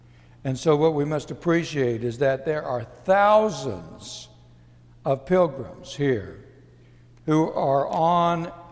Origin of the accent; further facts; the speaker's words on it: San Antonio, Texas, United States; I grew up down in San Antonio, you know, where we had plenty of parks and places like that.